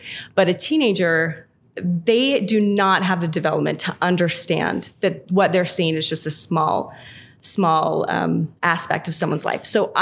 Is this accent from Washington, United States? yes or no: yes; Spokane, Washington, United States; also born or lived in Southern US; I'm actually from Spokane, Washington, okay, but I lived in the South for about 8 years